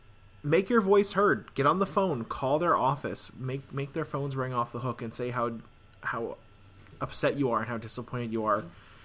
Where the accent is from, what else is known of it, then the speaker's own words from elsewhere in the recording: Maryland, United States; I'm actually glad to say I'm from Maryland at this point